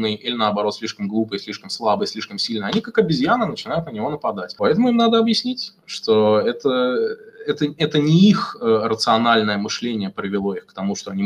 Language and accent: Russian; Russia; accent: Russian; у меня страшный русский акцент, но я свободно говорю на английском